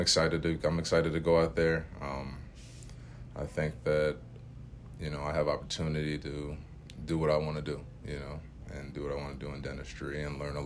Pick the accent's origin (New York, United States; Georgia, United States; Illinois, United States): Illinois, United States; Chicago; I'm from Chicago originally.